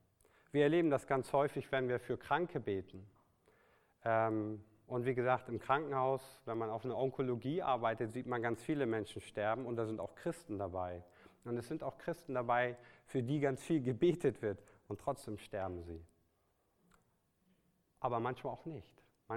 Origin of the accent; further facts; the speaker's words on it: Hamburg, Germany; Ich komme ja auch aus Hamburg, einige kommen aus großen Städten